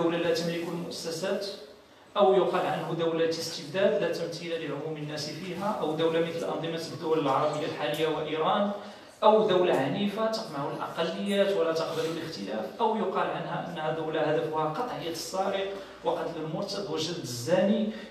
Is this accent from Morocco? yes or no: yes; Morocco; مثلا نحن كمغاربة نستهلك ونستورد الثقافة